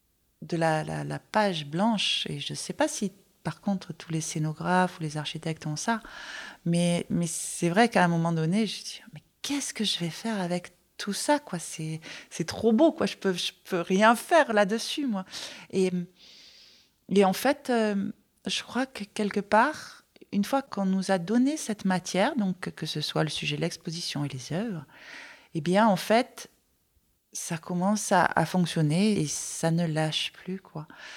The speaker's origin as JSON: {"language": "French", "town": "Marseille", "region": "Provence-Alpes-Côte d'Azur", "country": "France", "said": "J'ai fait mes études, vous allez certainement l'entendre, à Marseille, et donc je viens de Marseille"}